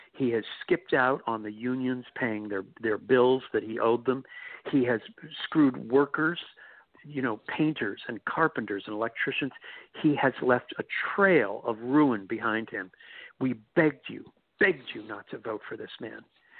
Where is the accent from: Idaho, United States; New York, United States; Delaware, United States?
New York, United States; As a New Yorker, we New Yorkers knew who he was 30 years ago.